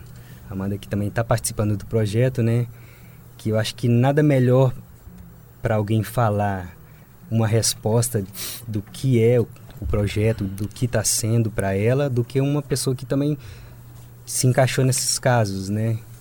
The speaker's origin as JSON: {"language": "Portuguese", "town": "Goiânia", "region": "Goiás", "country": "Brazil", "tie": "born or raised there", "lives_now": "Florianópolis, Brazil", "said": "sou natural de Goiânia, né? Goiânia, Goiás. Recentemente aqui em Floripa, deve fazer 9 meses que eu estou morando aqui."}